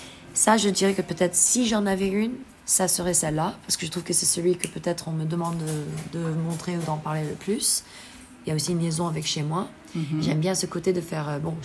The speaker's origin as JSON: {"language": "French", "town": "Seattle", "region": "Washington", "country": "United States", "tie": "born or raised there", "said": "parce que je viens de Seattle, et pour nous, bah, c'est les meilleurs crabes."}